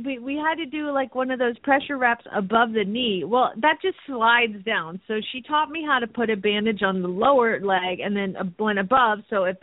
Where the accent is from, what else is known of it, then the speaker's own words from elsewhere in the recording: Phoenix, Arizona, United States; from Phoenix, Arizona.